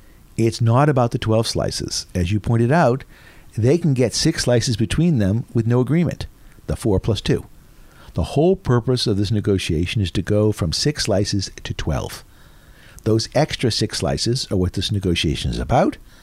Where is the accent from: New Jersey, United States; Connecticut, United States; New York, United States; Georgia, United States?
Connecticut, United States; New Haven; So I'm from New Haven, where everything is pizza.